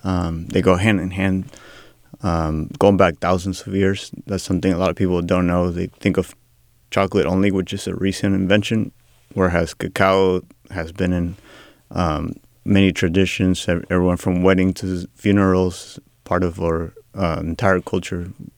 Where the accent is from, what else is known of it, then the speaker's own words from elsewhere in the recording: Argentina; now in Sacramento, United States; So I grew up in Argentina. I moved here in the 90s to be with my father's side of the family.